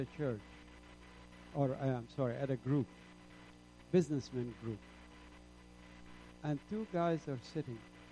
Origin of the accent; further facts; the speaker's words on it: Gaza, Gaza Strip, Palestine; I didn't want to go to Gaza, to be honest. This is my hometown. It's true where I was born, but not my family is originally from the city of Jaffa.